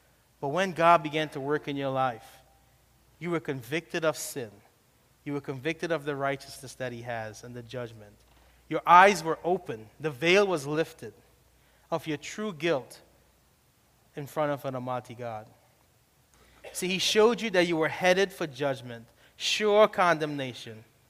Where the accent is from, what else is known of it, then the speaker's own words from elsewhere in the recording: New York City, New York, United States; I know growing up in New York, I had many opportunities to get lost.